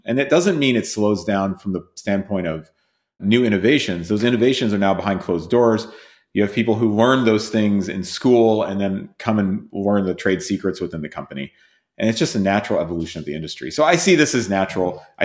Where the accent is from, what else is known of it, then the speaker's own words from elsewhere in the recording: United Kingdom; born there; Well, I was born in the UK.